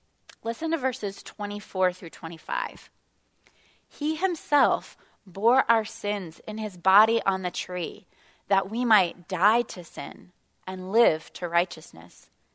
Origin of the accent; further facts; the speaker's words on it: Kentucky, United States; I'm from Kentucky, and I went to a college deep in horse country.